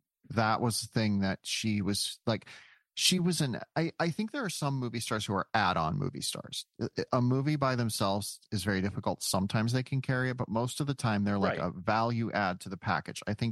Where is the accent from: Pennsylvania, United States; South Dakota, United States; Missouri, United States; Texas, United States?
South Dakota, United States; Listen, the thing is, like, my home state, South Dakota, has even fewer.